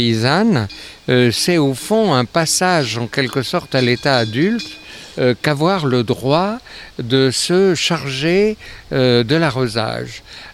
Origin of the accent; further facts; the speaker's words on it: Valais, Switzerland; Chez moi, dans le Val d'Anniviers, c'est disparu en quelques années